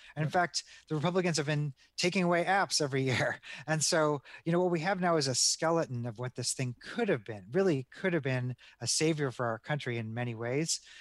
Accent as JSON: {"language": "English", "region": "Tennessee", "country": "United States", "said": "you know, I'm from Tennessee, right?"}